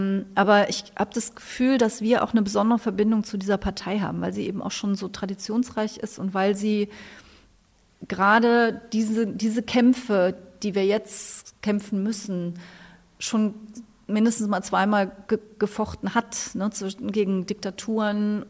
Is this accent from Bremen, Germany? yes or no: no; Rhineland-Palatinate, Germany; Ich komme aus Rheinland-Pfalz.